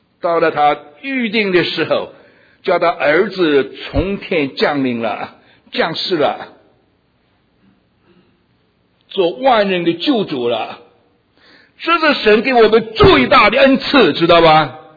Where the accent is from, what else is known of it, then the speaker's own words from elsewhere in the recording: China; now in United States; 我们在美国，我们是中国人，少数民族